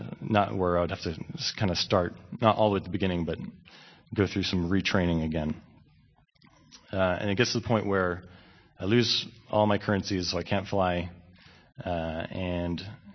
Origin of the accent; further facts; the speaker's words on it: Israel; moved away; also born or lived in United States; as an American growing up in Israel, you never really felt completely at home because you're very different compared to everyone else, especially as an American and a Christian, definitely a minority here.